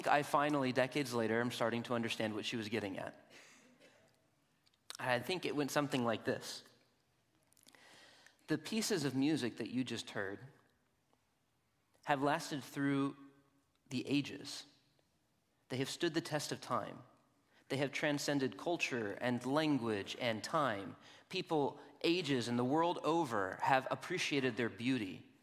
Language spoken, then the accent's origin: English; St. Louis, Missouri, United States; I grew up in St. Louis, and when I was growing up in St. Louis, my mother was a wise mother